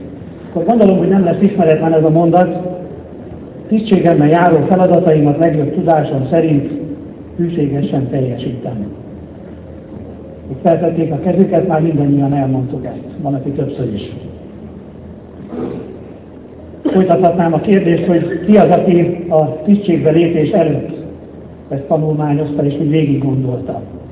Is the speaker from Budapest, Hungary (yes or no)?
no; Csákvár, Fejér, Hungary; 50 éve élek Csákváron, és ha megkérdeznék, hogy miért ott, azt válaszolnám, mert oda születtem.